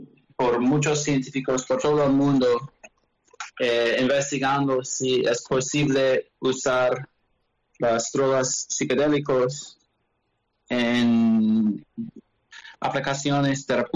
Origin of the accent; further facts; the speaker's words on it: Milwaukee, Wisconsin, United States; now in Chicago, United States; En mi pueblo es Milwaukee.